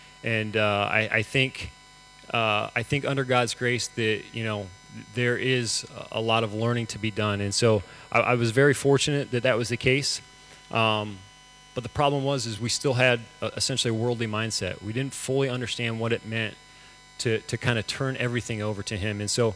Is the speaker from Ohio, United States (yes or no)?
yes; Ohio, United States; born there; I was born in Ohio, a Midwest town in the United States.